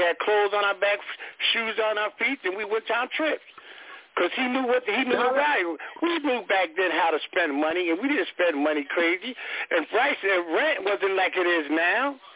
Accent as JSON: {"language": "English", "region": "New Jersey", "country": "United States", "tie": "born or raised there", "said": "I'm from Jersey."}